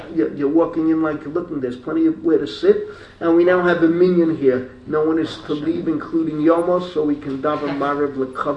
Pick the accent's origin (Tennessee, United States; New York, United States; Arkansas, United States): New York, United States; Bronx; this is the way I grew up in the Bronx. There probably were, you can check it out, maybe a million Jews in the Bronx at the time that I grew up.